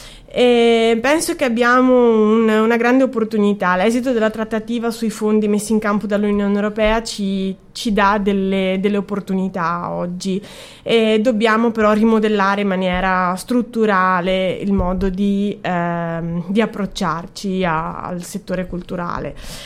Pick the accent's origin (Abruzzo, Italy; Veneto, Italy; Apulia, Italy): Veneto, Italy; Badia Polesine; ho 36 anni e sono originaria di Badia Polesine.